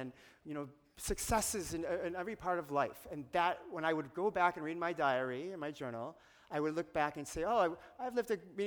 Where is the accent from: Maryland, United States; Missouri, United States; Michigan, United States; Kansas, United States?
Michigan, United States; When I was 13, I grew up in Michigan, and I came to Southern California with my family to visit my cousins.